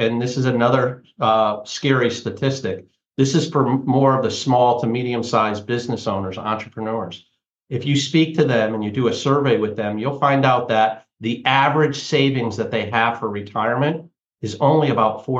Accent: Connecticut, United States; And I call it the New England Center because I'm from Connecticut, right? So I'm from the New England area.

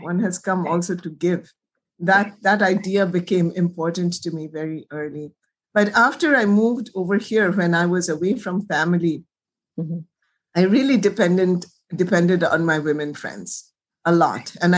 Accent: Kolkata, West Bengal, India; And I grew up in Kolkata, as did you.

